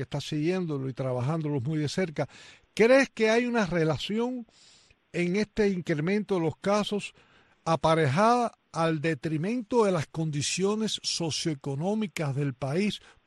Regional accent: Cuba; Como opositora cubana y miembro de la sociedad civil

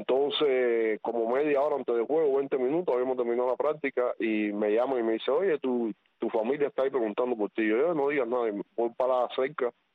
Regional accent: Cuba; moved away; yo me recuerdo exacto, salimos de Cuba un 7 de julio del 93 y pasábamos por Miami el 7 de julio.

